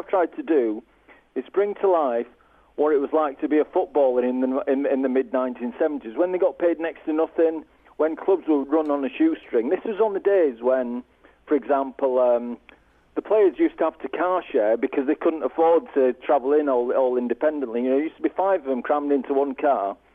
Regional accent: Huddersfield, Yorkshire and the Humber, United Kingdom; I was brought up on the Walpole estate in Huddersfield

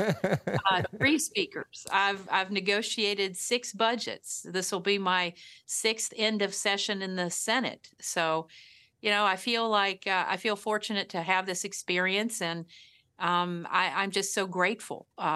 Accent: Virginia, United States; I grew up in a house with no running water. We didn't have health care. My dad was a lead and a coal miner, later a construction worker.

